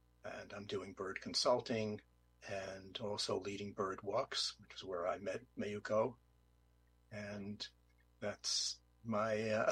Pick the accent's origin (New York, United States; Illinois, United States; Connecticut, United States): New York, United States; Queens; My dad got me interested when I was growing up in Queens, right near the old World's Fair site.